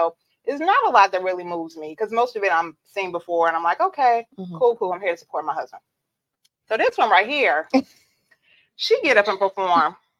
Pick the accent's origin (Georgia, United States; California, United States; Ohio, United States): Georgia, United States; Atlanta; Atlanta. Yes. That's my hometown.